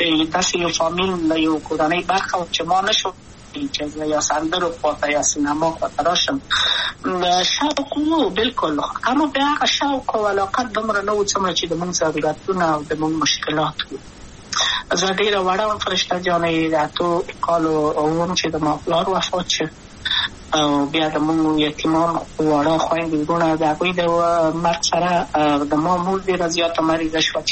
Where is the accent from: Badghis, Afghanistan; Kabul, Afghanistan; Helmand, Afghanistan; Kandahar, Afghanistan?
Kabul, Afghanistan; also born or lived in Wardak; زه خو اصلا د وردګو ولایت یم، د پلار مې د وردګو ولایت ته خلیګان سره کې دلې د کابل په تختپل سیمه کې یم، او لویا شویم کابل کې